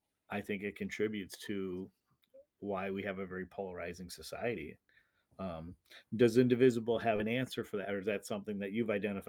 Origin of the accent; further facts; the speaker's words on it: Shelby, Michigan, United States; growing up in Shelby, Michigan, you know, in the western part of the state, population 5,000, NPR public radio was your source for news